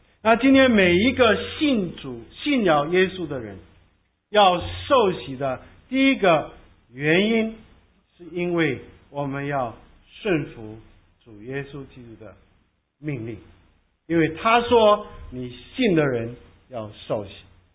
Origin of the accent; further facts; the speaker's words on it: China; 有的时候我们中国人说柔能克刚